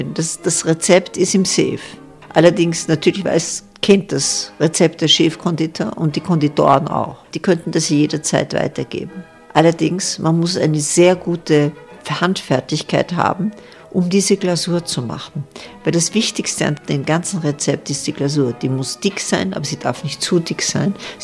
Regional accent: Vienna, Austria; born or raised there

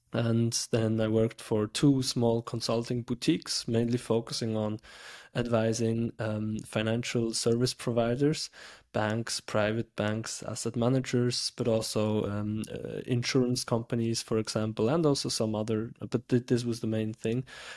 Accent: Biel, Bern, Switzerland; I'm from Biel. This is actually where I live. This is my home office. Biel is around 1 hour from Zurich

